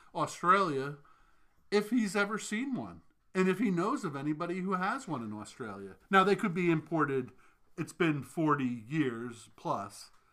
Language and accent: English; New York, United States; and again, I grew up in the New York area